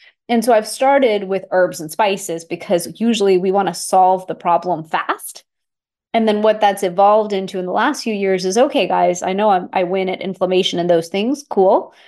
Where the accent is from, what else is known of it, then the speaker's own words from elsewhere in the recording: Houston, Texas, United States; I'm from Houston, Texas, and I grew up going to India every year of my life with my parents.